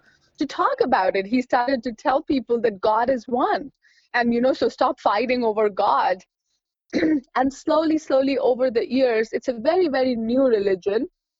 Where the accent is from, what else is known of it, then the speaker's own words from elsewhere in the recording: India; So I grew up in India, and I come from a Sikh family.